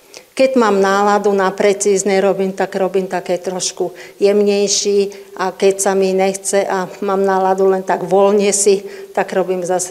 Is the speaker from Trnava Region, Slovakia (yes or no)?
yes; Skalica, Trnava Region, Slovakia; now in Holíč, Slovakia; Som Skaličanka, narodila som sa v Skalici. Do 1980 som bývala v Skalici, potom som sa presťahovala do Holíča.